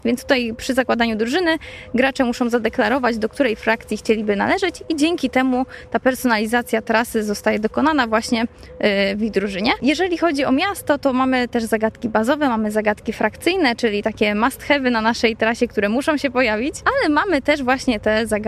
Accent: Konin, Greater Poland Voivodeship, Poland; now in Poznań, Poland; Zresztą zarówno ja, jak i Patrycja nie pochodzimy z Poznania. Ja pochodzę z Konina, Patrycja ze Szczecina

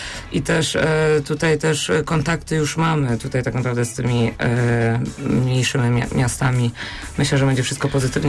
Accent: Siewolice, Lower Silesian Voivodeship, Poland; now in Poznań, Poland; bo nie pochodzę z Poznania.

